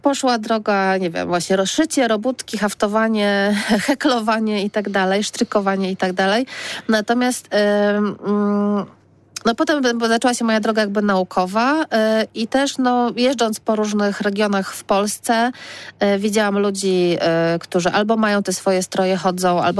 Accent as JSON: {"language": "Polish", "town": "Poznań", "region": "Greater Poland Voivodeship", "country": "Poland", "said": "ja jestem z Poznania, jestem poznanianką, ten Poznań jest dla mnie, moi rodzice nie są poznaniakami, nigdy by tak o sobie nie powiedzieli. Oni są jakby ludność napływowa, typowo na studia i tak potem zostali."}